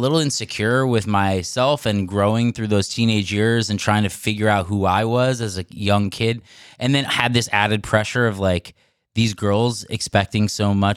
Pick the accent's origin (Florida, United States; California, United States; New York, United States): New York, United States; I was this young theatrical kid coming down to the city. I grew up in New York